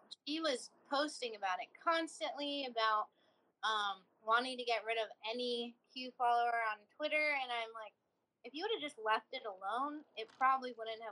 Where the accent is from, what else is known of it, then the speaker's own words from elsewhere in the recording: California, United States; now in Texas, United States; That's how exact, because I grew up in California, too. So that was a huge, Texas is a completely different world than California.